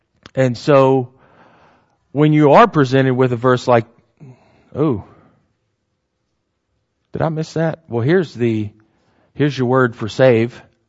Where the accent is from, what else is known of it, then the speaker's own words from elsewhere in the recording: United States; Because I know we're American and we speak English